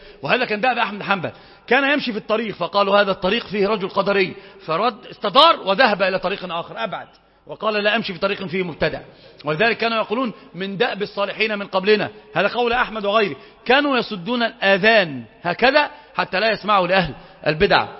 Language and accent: Arabic; Iraq; طبعا دي مش مثل المفتاح عندنا في العراق من الإمام